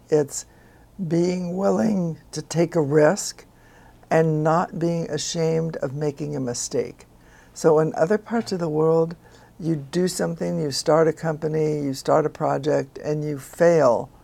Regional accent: New York City, New York, United States; born there; Well, I was born in New York City

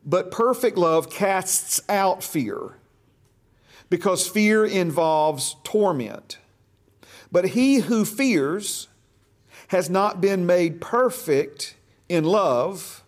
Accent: Hueytown, Alabama, United States; Brother Shane and I were talking about growing up in Hueytown.

